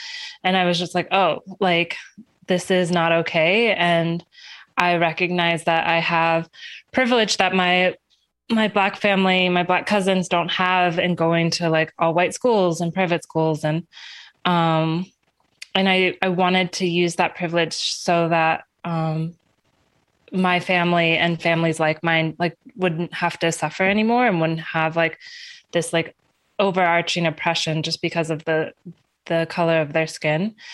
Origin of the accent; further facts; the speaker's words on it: Houston, Texas, United States; And so I'm from Texas. I was born and spent half of my first years in Houston, Texas.